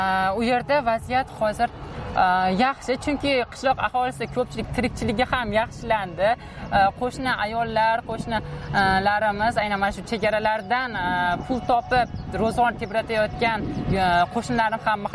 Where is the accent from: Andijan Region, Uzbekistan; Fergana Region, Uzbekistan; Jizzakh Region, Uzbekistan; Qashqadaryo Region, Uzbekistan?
Andijan Region, Uzbekistan; Buloqboshi; also born or lived in Jalaquduq; Onam ham Rossiyaga borib ishlab kelgan va biz buloq boshiga onamning uylari ko'chib kelganmiz.